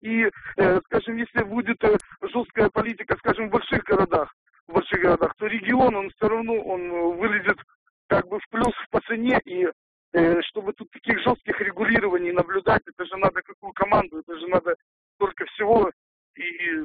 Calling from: Karpinsk, Sverdlovsk Oblast, Russia; Я вам звоню из Свердловской области, город Карпинск.

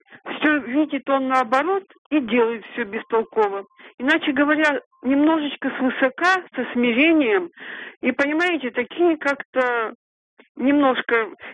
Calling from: Chelyabinsk, Chelyabinsk Oblast, Russia; из Челябинска.

